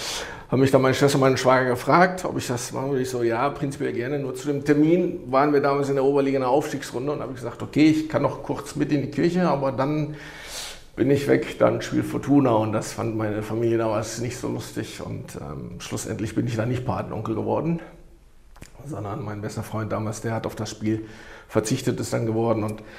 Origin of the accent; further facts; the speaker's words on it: Düsseldorf, North Rhine-Westphalia, Germany; In Düsseldorf-Lierenfeld wohne ich, im Haus meiner Eltern groß geworden und wohne auch immer noch